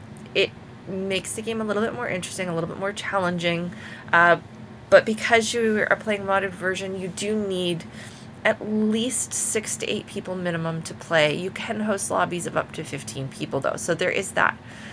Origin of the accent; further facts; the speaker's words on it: Canada; from Canada when I announce myself over there as well.